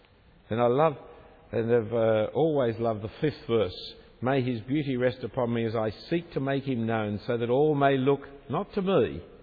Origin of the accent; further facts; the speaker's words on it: England, United Kingdom; So what's the great pride of being English? Generally, not our fault. We were just born that way. There's nothing wrong with being English, by the way